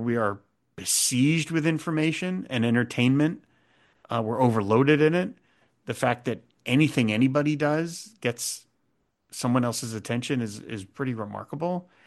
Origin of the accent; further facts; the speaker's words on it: Cherry Hill, New Jersey, United States; there was one newsstand in my hometown of Cherry Hill, New Jersey, that would get Charltons